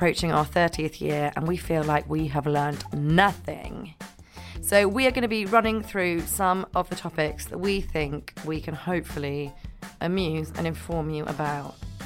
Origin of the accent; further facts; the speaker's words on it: Scotland, United Kingdom; Also, because I'm from Scotland, iron brew bars.